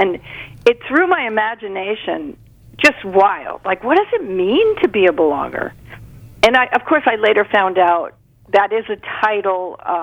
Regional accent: New Jersey, United States; I'm Irish Catholic. … And I went to a neighborhood, I was born in a neighborhood, where the church was built first. This is in South Jersey.

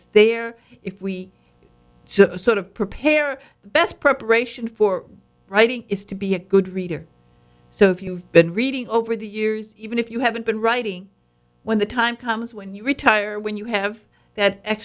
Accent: Michigan, United States; And actually, that's how I came from the Upper Peninsula of Michigan. We didn't have we had a very simple life, to put it mildly. We weren't very rich.

